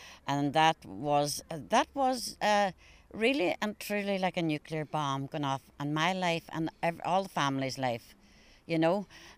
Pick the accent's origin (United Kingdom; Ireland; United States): Ireland; Buncrana, County Donegal; I'm from Bunkrana. When I was growing up, we never knew about gay people. We really didn't. I'm from a different era.